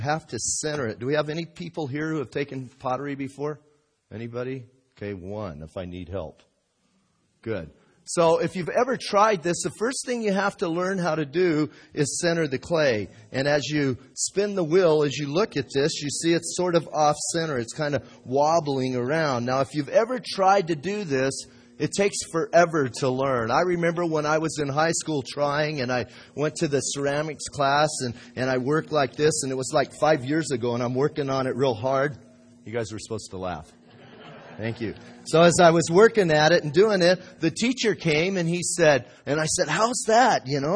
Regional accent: Bisbee, Arizona, United States; I was born and raised in Bisbee and saw Bisbee go through all the changes that it's gone through over the years, and went from a mining camp to the arts and crafts hippie community.

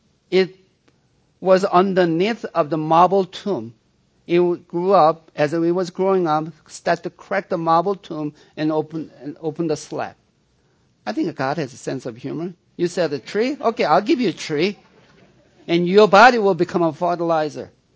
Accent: South Korea; When I was growing up in South Korea, my mother was a Buddhist, and she used to take me to the Buddhist temple.

